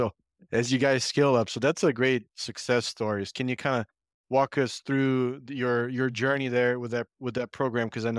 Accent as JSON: {"language": "English", "country": "Brazil", "tie": "born or raised there", "second_language": "English", "lives_now": "United States", "said": "I was paired with a CAE from Florida. And coincidentally, he is from my hometown in Brazil."}